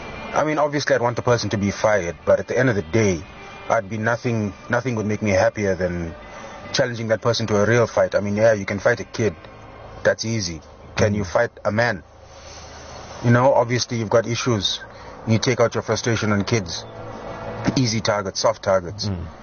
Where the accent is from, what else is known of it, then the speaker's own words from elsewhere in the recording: Durban, KwaZulu-Natal, South Africa; I'm from Durban.